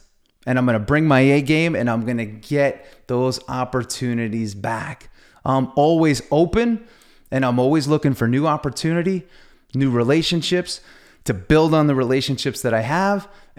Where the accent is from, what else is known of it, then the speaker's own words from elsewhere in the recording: Long Island, New York, United States; I'm from Long Island, so I'm a bit of a car guy.